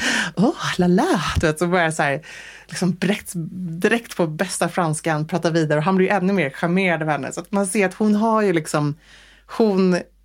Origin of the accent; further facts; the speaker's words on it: Sweden; Och jag bara säger hej, jag kommer från Sverige.